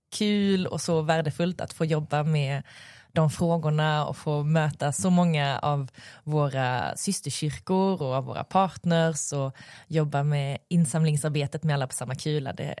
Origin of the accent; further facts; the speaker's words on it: Guatemala; also born or lived in Colombia / Iraq; now in Sweden; föddes jag i Guatemala och växte upp där. Och jag utöver att också då har bott i Sverige, så har jag bott i Colombia och Irak.